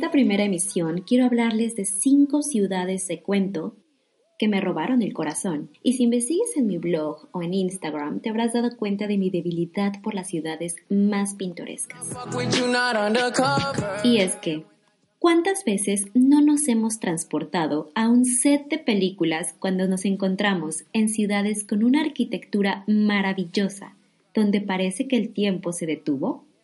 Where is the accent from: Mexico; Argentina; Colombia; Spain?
Mexico; now in Germany; una mexicana viviendo en Alemania